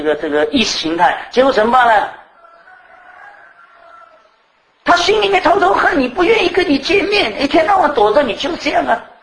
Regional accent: Yongtai, Fujian, China; 那人家在泰国问我的时候，我说我是从永泰来的

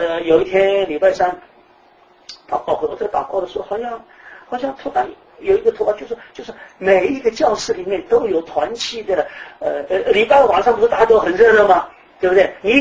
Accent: China; now in United States; 我们中国人到美国来就很清楚了哈。

